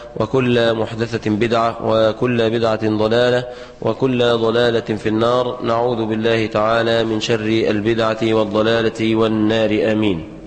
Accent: Egypt

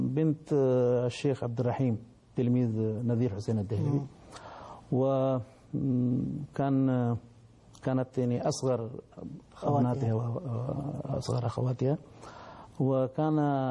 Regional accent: Uttar Pradesh, India; also born or lived in Bengal; لما كنت في ولاية اتر براديش، يعني هذه الولاية الشمالية التي انتقل إليها الشيخ من مسقط راسي في البنغال

